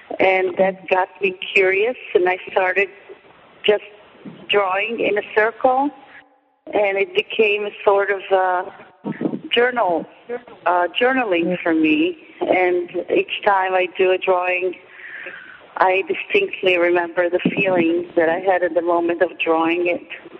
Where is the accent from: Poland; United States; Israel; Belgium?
Israel; English is a second language; And I'm from Israel, and I came to this call